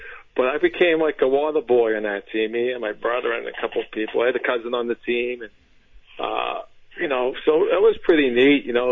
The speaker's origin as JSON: {"language": "English", "town": "Revere", "region": "Massachusetts", "country": "United States", "tie": "born or raised there", "said": "I grew up in Revere, and we did the Pop Warner in Revere."}